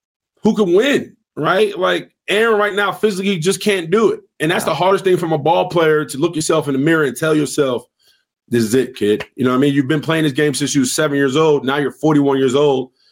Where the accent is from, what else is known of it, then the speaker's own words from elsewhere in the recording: New York City, New York, United States; obviously I'm a New Yorker.